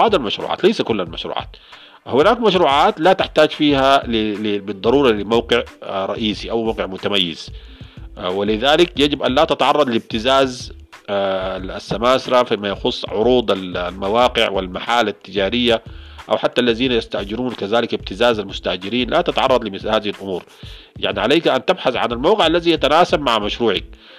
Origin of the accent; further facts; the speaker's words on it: Sudan; عندنا في السودان مثلا